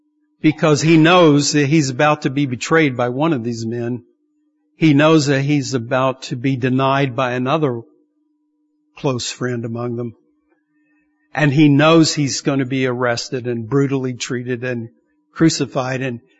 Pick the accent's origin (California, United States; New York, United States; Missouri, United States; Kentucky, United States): Kentucky, United States; Madisonville; he still lives in my hometown of Madisonville, Kentucky.